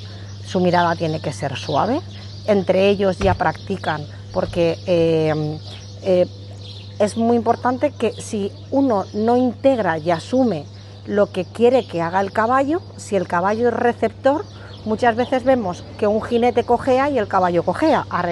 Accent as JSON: {"language": "Spanish", "town": "Valencia", "region": "Valencian Community", "country": "Spain", "said": "vengo de Valencia."}